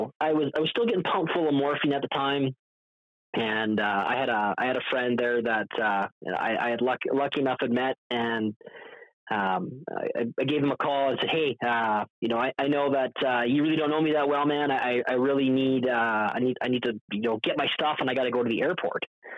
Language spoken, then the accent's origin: English; Canada; And, I was going through the, yeah, here's my coverage. I'm from Canada, blah, blah, blah.